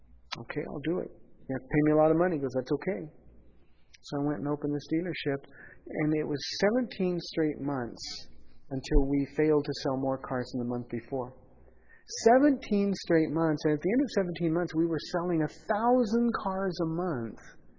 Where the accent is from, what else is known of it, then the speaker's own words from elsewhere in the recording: Pomona, California, United States; Well, the opportunity came close to my hometown of Pomona.